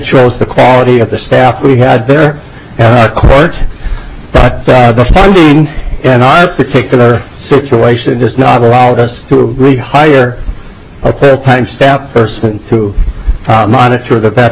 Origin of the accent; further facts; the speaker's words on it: Mankato, Minnesota, United States; And I'm from Mankato, Minnesota, Blewett County, the 5th Judicial District